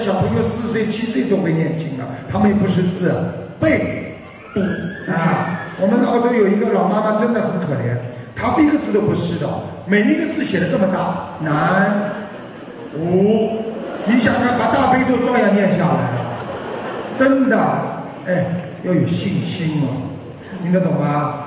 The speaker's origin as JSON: {"language": "Chinese", "region": "Fujian", "country": "China", "said": "哦，我是福建人啊。"}